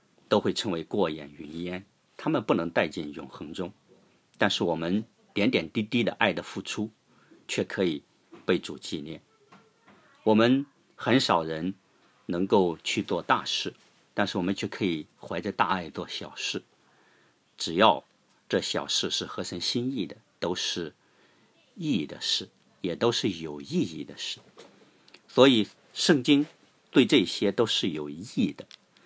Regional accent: China; 我们中国人也常说啊

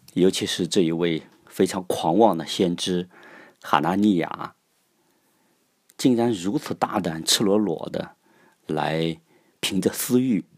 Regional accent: China; 因此我们中国人也常说 这个苏武牧羊，然后拒绝与当地的人通婚，然后也保持高贵的气节。

